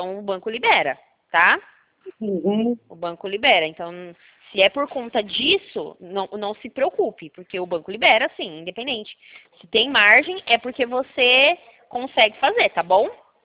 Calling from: Sumaré, São Paulo, Brazil; Eu falo da cidade de Sumaré, tá?

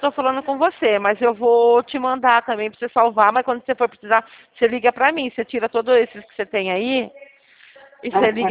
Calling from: Rio Claro, São Paulo, Brazil; eu falo de Rio Claro, São Paulo.

